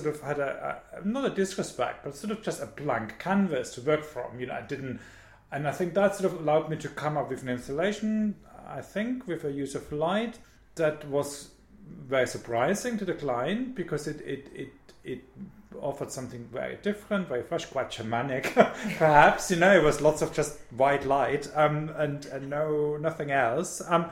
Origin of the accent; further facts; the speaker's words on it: Germany; I mean, I've grown up in a small market town in Germany.